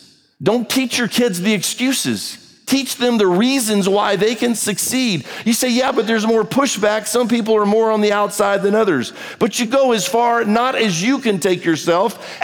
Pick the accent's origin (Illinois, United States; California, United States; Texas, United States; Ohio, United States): Texas, United States; Just take your accent to New York or somewhere and see what happens to you. Oh, I don't sound like I'm from Texas. Yeah, right. That's what y'all think.